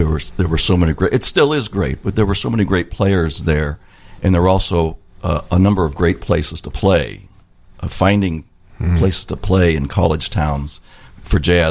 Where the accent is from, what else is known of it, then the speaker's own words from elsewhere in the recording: Chicago, Illinois, United States; And so I grew up in the Chicago area. I went to Homewood Flossmoor High School, and which had a great music program